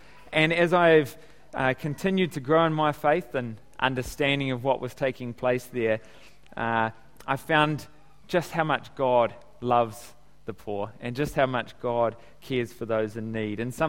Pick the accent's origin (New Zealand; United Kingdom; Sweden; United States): New Zealand; Tauranga, Bay of Plenty; I grew up in Tauranga, in Otamodai.